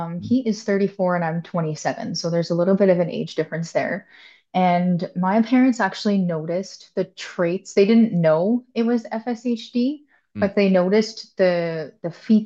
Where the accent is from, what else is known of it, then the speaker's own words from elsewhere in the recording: Langbank, Saskatchewan, Canada; I originally am from a very little town in southeast Saskatchewan called Langbank.